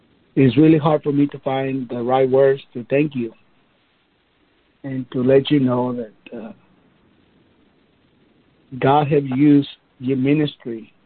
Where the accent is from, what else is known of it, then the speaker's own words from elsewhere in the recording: Mexico; but mainly from Mexico, my home country, where we have been able to preach the gospel